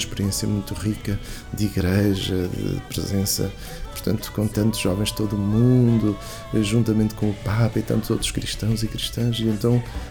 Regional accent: Murça, Vila Real, Portugal; sou natural de Mursa, Vila Real, Trás-os-Montes.

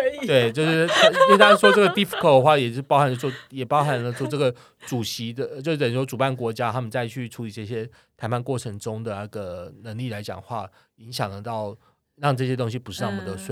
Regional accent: Kaohsiung, Taiwan; 我是高雄人

